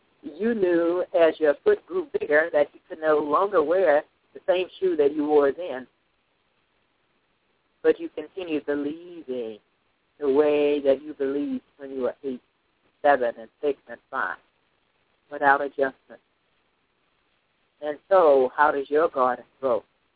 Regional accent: Indianapolis, Indiana, United States; I'm from Indianapolis, Indiana. That's where I was born and reared.

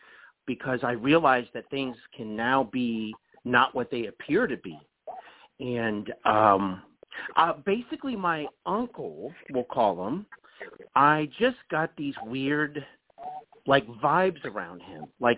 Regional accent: Dayton, Ohio, United States; I am from Dayton, Ohio, and I was adopted by my grandparents on my biological father's side of the family, on the … side of the family

